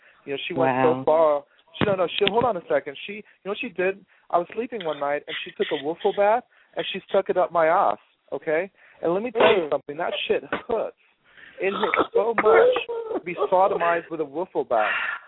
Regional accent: Germany; now in California, United States; I am originally from Germany. He's right on that, but I actually live in California now, so I've been out here for the last 15 years.

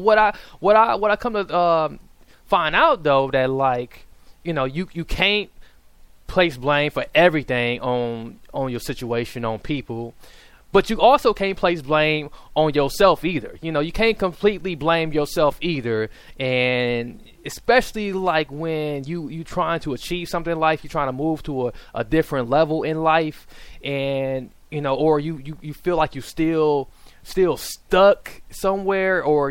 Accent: Milwaukee, Wisconsin, United States; I come from the hood. I come from the ghetto, man. I come from Milwaukee, Wisconsin, dude.

